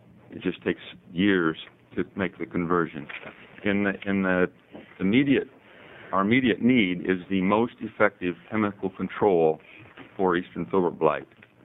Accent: Canby, Oregon, United States; I'm from Canby. I'm a hazelnut grower in Clackamas County

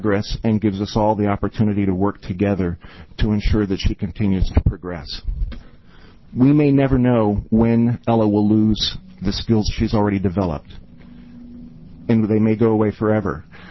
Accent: Bend, Oregon, United States; My name is … I'm from Bend, Oregon.

